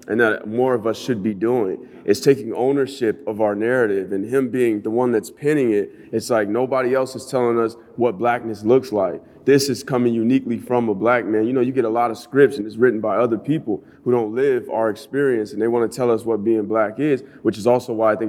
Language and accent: English; San Bernardino, California, United States; And I'm from San Bernardino, which is right, you know, a little hour 30 north of here, L.A.